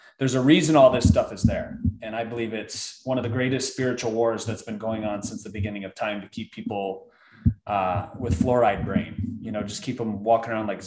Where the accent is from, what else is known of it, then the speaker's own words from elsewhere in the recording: Michigan, United States; So I would eat a lot of comfort food growing up in Michigan.